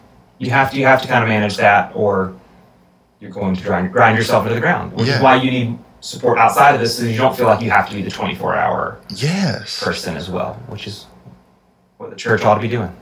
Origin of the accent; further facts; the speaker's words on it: Tennessee, United States; Because we we're from Northeast Tennessee, but we've gotten really invested in what's going on.